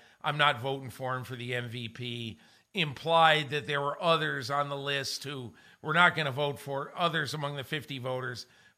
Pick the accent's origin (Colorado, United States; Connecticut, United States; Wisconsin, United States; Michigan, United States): Connecticut, United States; I grew up in Connecticut. My dad got me into being a huge Red Sox fan.